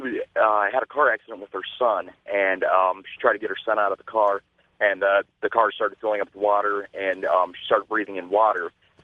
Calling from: Ohio, United States; I'm from Ohio.

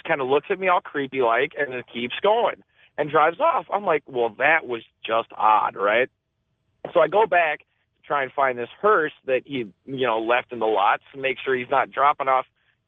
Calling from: Minnesota, United States; I'm calling from Minnesota.

